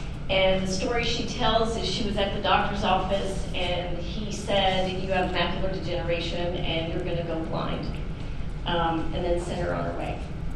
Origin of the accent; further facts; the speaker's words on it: San Antonio, Texas, United States; Hello everyone … from San Antonio.